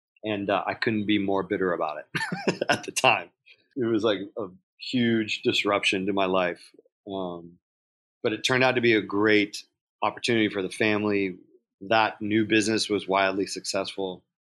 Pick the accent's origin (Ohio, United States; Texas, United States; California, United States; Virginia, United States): California, United States; growing up in California, it's like everybody wanted to have their garage band and do their tape